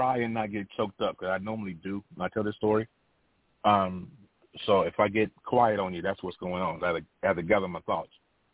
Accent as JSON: {"language": "English", "region": "North Carolina", "country": "United States", "tie": "born or raised there", "said": "That's my given government name. I hail from North Carolina, where I'm born and raised."}